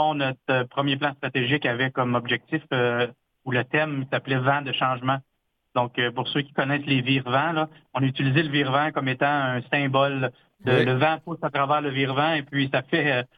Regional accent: Ontario, Canada; Parce que je viens du nord de l'Ontario.

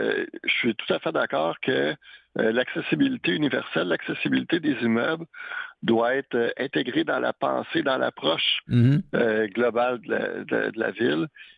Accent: Saint-Bruno-de-Montarville, Quebec, Canada; born or raised there

